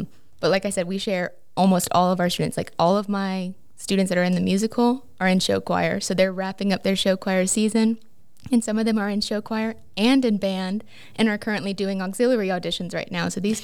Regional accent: Georgia, United States; Okay, but before that, I went to high school in North Georgia.

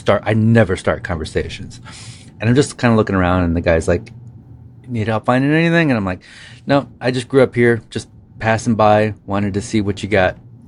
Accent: Fremont, Ohio, United States; just 2 weeks ago, I was in my hometown of Fremont, Ohio, and for family stuff.

